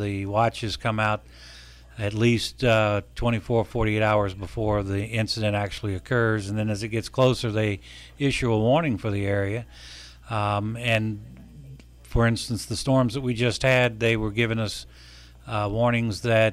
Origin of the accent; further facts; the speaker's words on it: Virginia, United States; accent: southern; also born or lived in Louisiana; Well, I'm originally from Virginia, but I spent the last couple of lifetimes, it seems like, down in Louisiana.